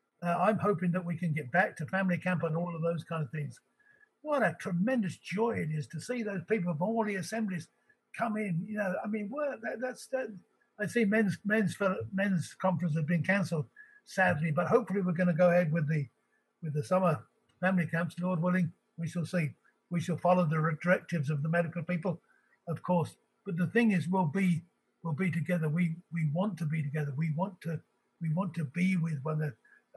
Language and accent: English; England, United Kingdom; moved away; because we moved away from England, the wife and our family, and I talk to my mother often and my father often on the phone, and the time would come when I'd say, "We're coming home."